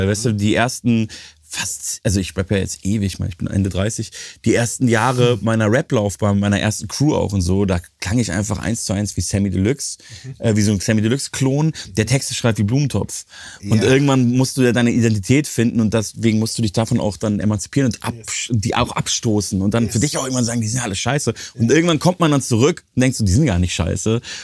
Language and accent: German; Munich, Bavaria, Germany; Ich komme ja aus München